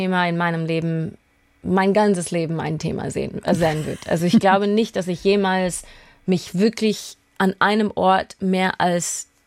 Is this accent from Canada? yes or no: yes; Canada; accent: Canadian; Pass her bin ich deutsch-britisch, aber jetzt kommt die Schwierigkeit. Ich bin in Kanada aufgewachsen und habe einen kanadischen Akzent.